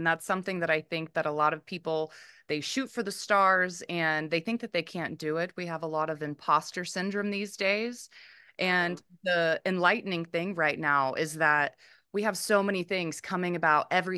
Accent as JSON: {"language": "English", "region": "Arkansas", "country": "United States", "tie": "born or raised there", "lives_now": "California, United States", "said": "I'm originally from Arkansas. I grew up in Arkansas. However, my family is from Oklahoma, my mother and my father."}